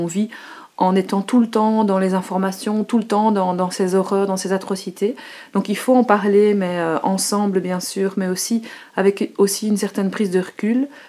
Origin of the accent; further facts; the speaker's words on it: Belgium; en tout cas en tant que Belge et peut-être Européen